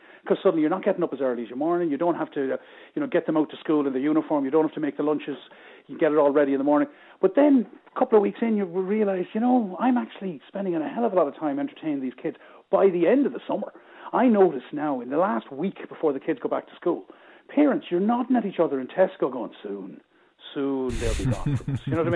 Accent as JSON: {"language": "English", "town": "Limerick", "region": "Munster", "country": "Ireland", "tie": "born or raised there", "said": "I grew up in Moyross in Limerick"}